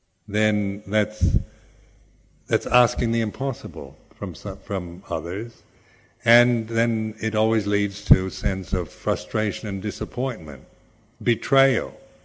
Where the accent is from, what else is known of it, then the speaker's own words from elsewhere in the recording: United States; Being from an American background, the thing that I found was that you tend to think that the way you think is the way everybody else does.